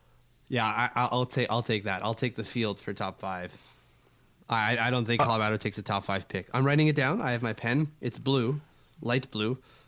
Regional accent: Canada; No, I don't. I'm Canadian.

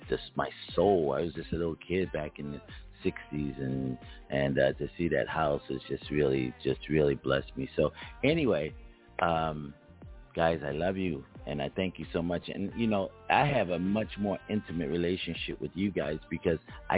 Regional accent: Philadelphia, Pennsylvania, United States; Marston Street is the street I grew up in Philadelphia.

